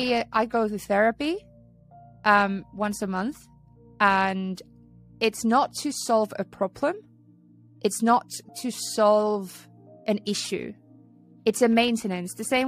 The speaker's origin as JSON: {"language": "English", "town": "Naantali", "region": "Southwest Finland", "country": "Finland", "tie": "born or raised there", "said": "it's in her art gallery in my hometown in Naantali in Finland."}